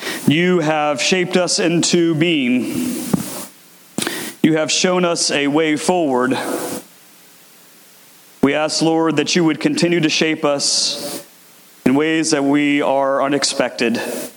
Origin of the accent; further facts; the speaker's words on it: Virginia, United States; my family and I take a trip back to my home state of Virginia to see my parents and my siblings.